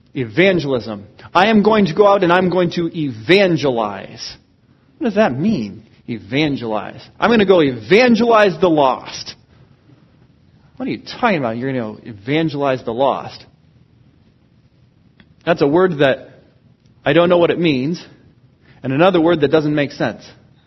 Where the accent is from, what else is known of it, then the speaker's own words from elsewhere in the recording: Seattle, Washington, United States; I grew up in the Seattle area.